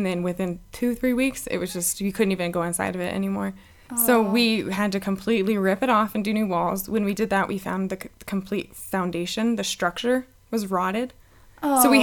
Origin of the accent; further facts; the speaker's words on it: Littleton, United States; which is funny because I'm from Littleton. Mm-hmm. I grew up there my whole life